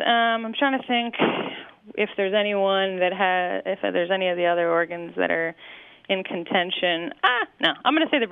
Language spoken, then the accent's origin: English; New York, United States; So I grew up in New York State, but I grew up as a fan of all of the Philadelphia sports teams, which was a bit insulating.